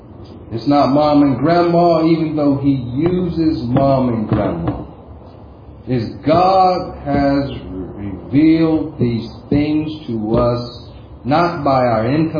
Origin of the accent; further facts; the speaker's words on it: California, United States; I'm from the Bay Area. It's the home of Apple. It's the home of Google. It's the home of Facebook.